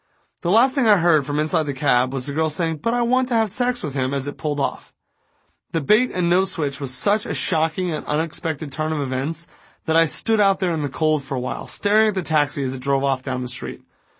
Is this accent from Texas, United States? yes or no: no; Miami Beach, Florida, United States; dude, I grew up in South Beach.